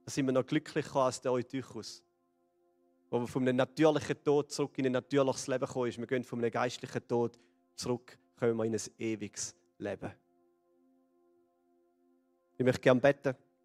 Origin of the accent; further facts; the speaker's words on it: Switzerland; Ja, so ein bisschen als Schweizer nüchterne Chile.